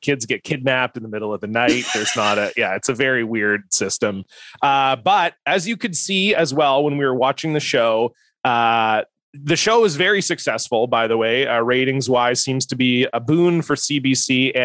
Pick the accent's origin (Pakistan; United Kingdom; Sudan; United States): United States; Just, you know, as an American, like for me, when I turn on this show, none of this was at all surprising to me